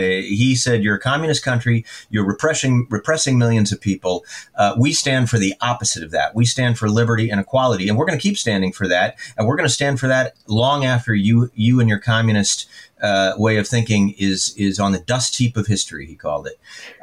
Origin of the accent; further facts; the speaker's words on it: Maine, United States; Of course, I grew up in Maine, and this was in coastal Maine.